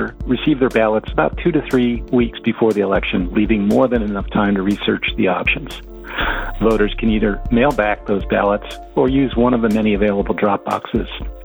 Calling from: Ashland, Oregon, United States; I'm calling from Ashland, Oregon. My wife and I moved to Oregon last year

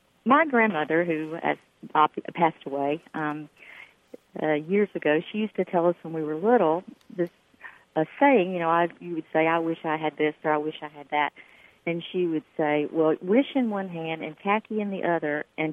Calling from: Gainesville, Florida, United States; I'm calling from Gainesville, Florida.

